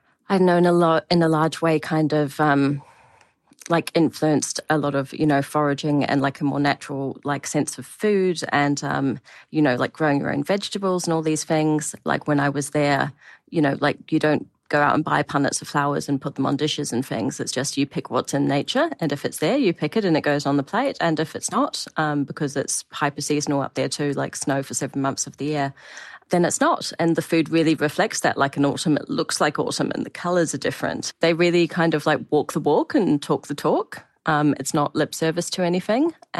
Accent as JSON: {"language": "English", "country": "New Zealand", "tie": "born or raised there", "said": "It seems to be a particularly Kiwi thing as well, that there's a lot of people with that urge to just like discover and travel, maybe because we are from a tiny island at the bottom of the world as well."}